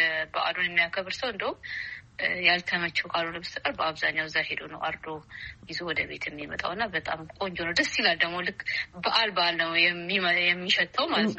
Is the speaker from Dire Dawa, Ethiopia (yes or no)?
yes; Dire Dawa, Ethiopia; ያደግኩት ድሬዳዋ ነው። ድሬዳዋ ከተማ ለገሀር የሚባል ሰፈር ውስጥ ነው ያደግኩትኝ። ትውልድበት አካባቢ የተለያየ ብሔር ያሉበት ነው። ሶማሌም አለ፣ ኦሮሞም አለ፣ ብዙ አደሬዎች